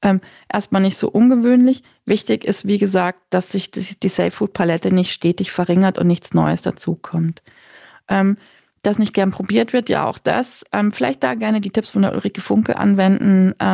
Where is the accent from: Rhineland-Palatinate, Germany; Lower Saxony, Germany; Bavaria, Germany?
Bavaria, Germany; ich bin aus Bayern, für mich ist Butterbreze ja quasi eine ganze Mahlzeit, eine vollwertige.